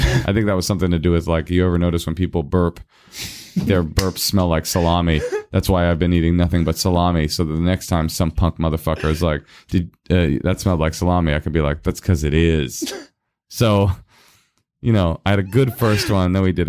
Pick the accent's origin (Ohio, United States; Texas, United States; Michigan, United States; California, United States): California, United States; Oakland; As a white kid growing up in Oakland, you always really clung to these sorts of sentiments.